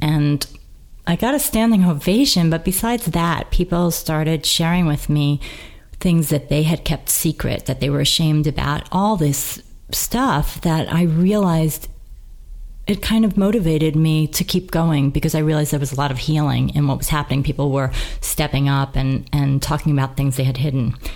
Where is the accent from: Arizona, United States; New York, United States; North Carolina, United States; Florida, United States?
New York, United States; Brooklyn; I grew up in Brooklyn, yeah, and the big characters and everything like